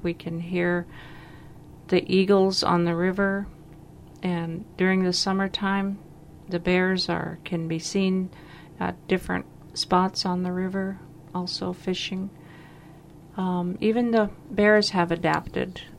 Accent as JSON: {"language": "English", "town": "Klukwan", "region": "Alaska", "country": "United States", "said": "I am from Klukwan, Alaska."}